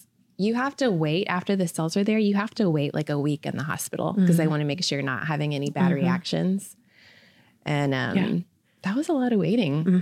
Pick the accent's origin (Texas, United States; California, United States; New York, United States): Texas, United States; Houston; I'm from Houston.